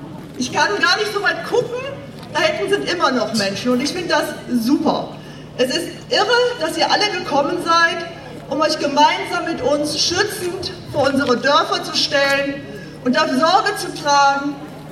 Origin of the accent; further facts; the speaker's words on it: Wanlo, North Rhine-Westphalia, Germany; Ich bin 57 Jahre alt und ich lebe seit meiner Geburt in Wandlow, einem sogenannten Grubenranddorf am Tagebau Garzweiler 2. Ich bin dort in meinem Heimatdorf tief verwurzelt